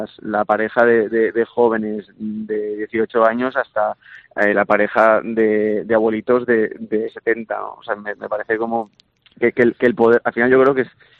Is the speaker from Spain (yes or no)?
yes; Benicàssim, Valencian Community, Spain; yo soy de Benicàssim, ¿sí? Pero mi familia es toda aragonesa. El pueblo de mi abuela, que es Juárez de Cañar